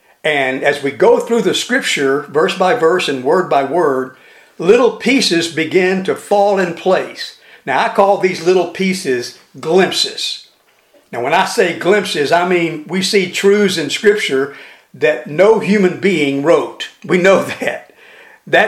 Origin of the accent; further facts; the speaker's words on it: Baytown, Texas, United States; I was raised in Baytown, Texas, and I was raised in what we call the projects, the old part of the town called Pilly. And I mean extremely poor neighborhood.